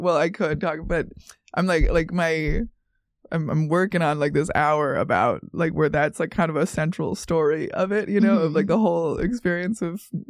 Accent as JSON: {"language": "English", "region": "Minnesota", "country": "United States", "said": "I'm from Minnesota. We all did that."}